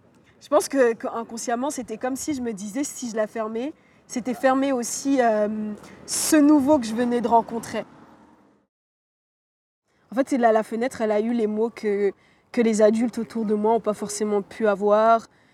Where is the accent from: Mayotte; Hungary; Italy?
Mayotte; also born or lived in La Réunion; On venait d'arriver à La Réunion avec mes parents, parce que du coup, j'ai grandi à Mayotte. Et donc, on est parti à La Réunion